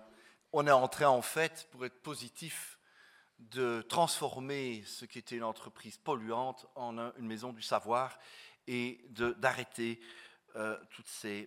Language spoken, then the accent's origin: French; Belgium; je suis belge d'origine, donc je le maintiens.